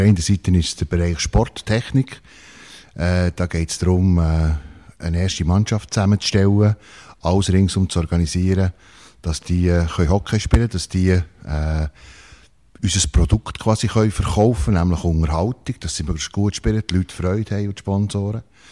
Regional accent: Merzligen, Bern, Switzerland; Ich bin nicht ein Emmentaler übrigens. Ich bin im Seeland aufgewachsen. So in einem Bauerndörfli zwischen Biel und Arberg, in Märzligen.

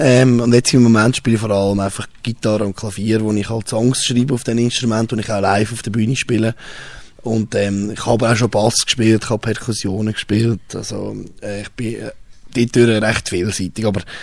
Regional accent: Switzerland; Als Schweizer Musiker sagt man immer, sehr schwierig zu rauskommen

